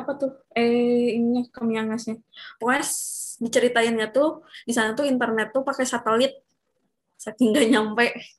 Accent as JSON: {"language": "Indonesian", "town": "Bandung", "region": "West Java", "country": "Indonesia", "tie": "born or raised there", "said": "aku karena besarnya di Bandung kan dan nggak pernah kemana-mana juga."}